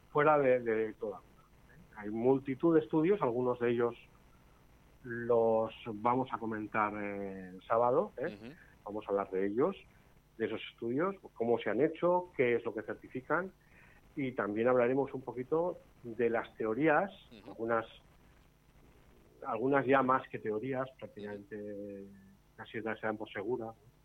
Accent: Tafalla, Navarre, Spain; yo soy de Tafalla, fíjate tú, yo soy casi un ribero

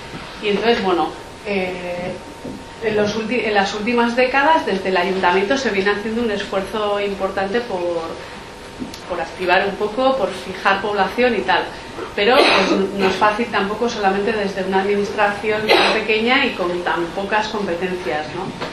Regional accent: Basaburua, Navarre, Spain; Pues eso, venimos de Basaburua

